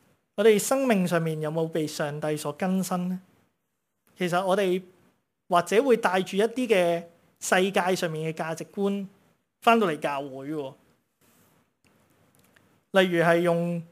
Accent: China; 即系亦都系我哋中国人讲到话有恩必报啊

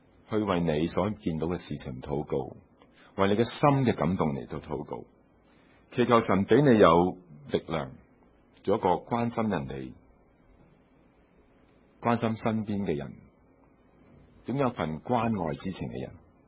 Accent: Guangdong, China; 就好像我们广东人讲话顺德人

